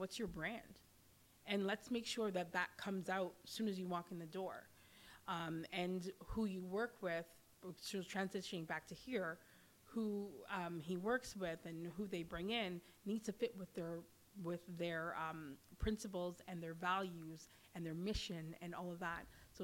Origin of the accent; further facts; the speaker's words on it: Ontario, Canada; So I was born and raised in Canada, North York General, but my parents are Jamaican on both sides.